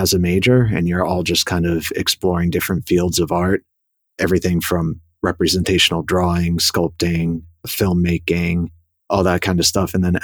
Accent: Boston, Massachusetts, United States; I was born in Boston and raised just outside the city.

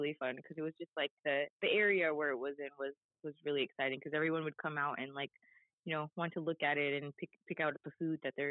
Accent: California, United States; now in Georgia, United States; So growing up in California originally, there was lots of Filipinos. So coming to Georgia, there was less.

